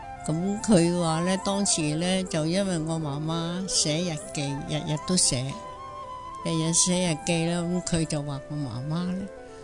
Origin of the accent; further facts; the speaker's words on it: Foshan, Guangdong, China; also born or lived in Hong Kong; 咁后屘我哋搬翻去香港，就喺生活咗十几年咧，又翻去佛山村区，我哋乡下佛山村区